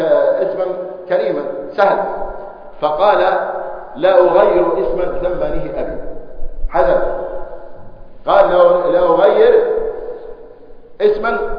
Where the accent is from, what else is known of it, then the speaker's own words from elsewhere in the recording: Gaza, Gaza Strip, Palestine; قولوا من فلسطين، نسكن غزة، من فلسطين ولدنا بغزة